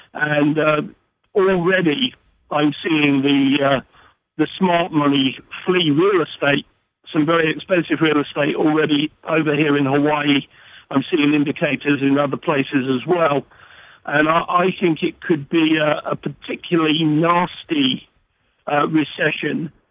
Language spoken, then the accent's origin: English; England, United Kingdom; I came over with Captain Cook, and I ducked. So, originally from England.